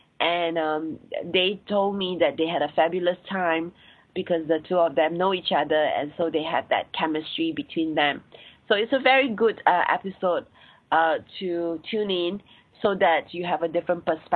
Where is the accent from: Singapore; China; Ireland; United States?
Singapore; accent: Singaporean; I have a Singaporean accent, and I'm Asian. I'm based in Singapore, born and bred in Singapore.